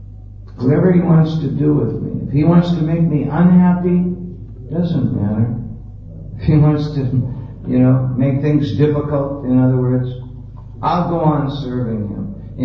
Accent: Vancouver, British Columbia, Canada; when I was in Vancouver, which is my hometown, and we just had a small temple.

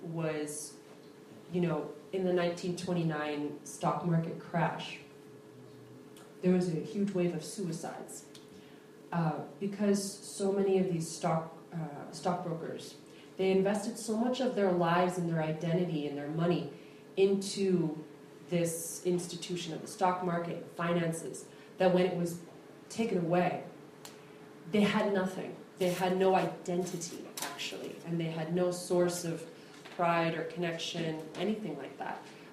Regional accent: United States; also born or lived in India; very much like I was born and raised in this country.

